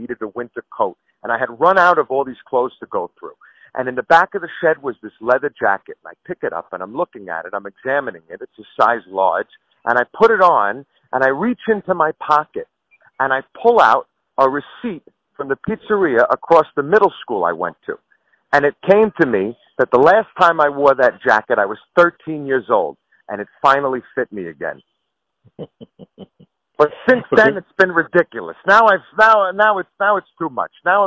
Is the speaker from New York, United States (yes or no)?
yes; New York, United States; as a New Yorker, as a maybe too proud New Yorker, as all of you Floridians have experienced, a too proud New Yorker